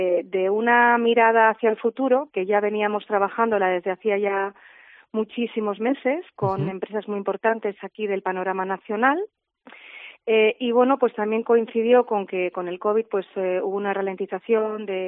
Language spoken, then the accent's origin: Spanish; Miranda de Ebro, Castile and León, Spain; también es la ciudad donde nosotros nacimos. Nosotros somos de Miranda de Ebro